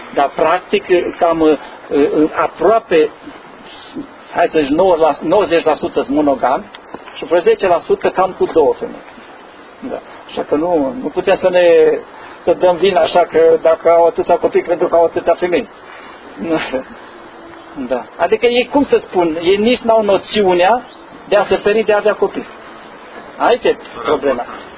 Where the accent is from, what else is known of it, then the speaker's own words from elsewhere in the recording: Brașov County, Romania; eu sunt de lângă Făgăraș de acolo